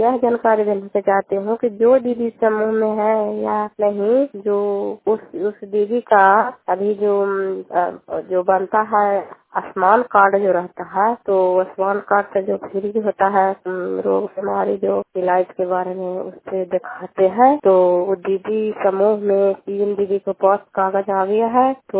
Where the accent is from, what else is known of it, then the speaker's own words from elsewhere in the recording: Kalyanpur Bali, Bihar, India; घर कल्याणपुर बाली, बेलसी पंचायत, प्रखंड चैनली, जिला नालंदा का निवासी हूँ।